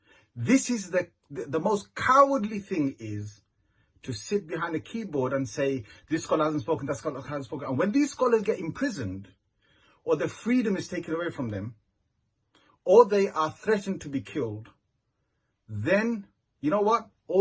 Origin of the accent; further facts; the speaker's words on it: United Kingdom; born there; My origin is you know, I'm British born, but my father came from Bangladesh and I do have family over there in Bangladesh.